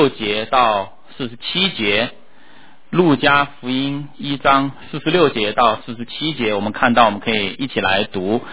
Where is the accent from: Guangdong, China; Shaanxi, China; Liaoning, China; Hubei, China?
Hubei, China; Wuhan; moved away as an adult; now in United States; 我是2年前来到美国的，就是2年前我离开我的家乡中国武汉来到美国。